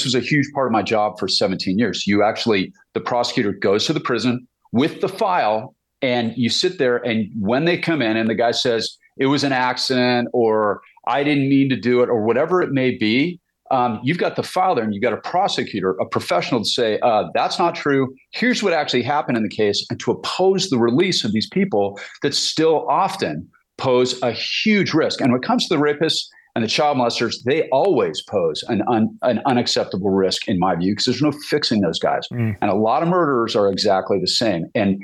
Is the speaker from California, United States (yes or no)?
yes; California, United States; I grew up in California. I went to UCSB.